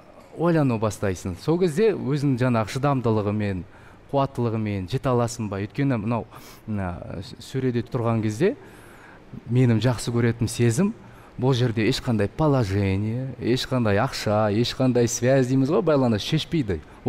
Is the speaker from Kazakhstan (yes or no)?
yes; Kostanay Region, Kazakhstan; now in Almaty, Kazakhstan; я сам из Костанайской области сейчас.